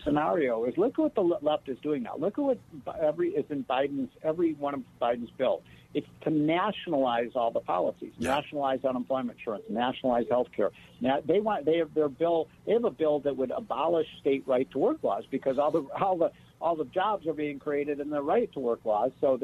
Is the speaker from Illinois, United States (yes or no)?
yes; Illinois, United States; That's New York and California, my home state of Illinois, and Rhode Island, Connecticut, New Jersey